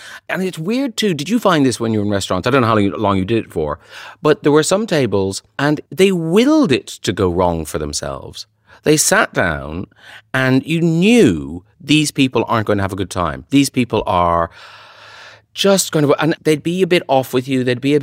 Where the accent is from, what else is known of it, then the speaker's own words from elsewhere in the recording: Ireland; when I was from Ireland